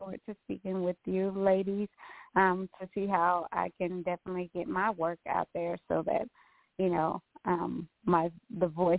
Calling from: Houston, Texas, United States; I'm calling from Houston, Texas.

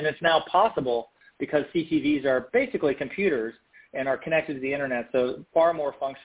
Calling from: Los Angeles, California, United States; Calling from Los Angeles, California.

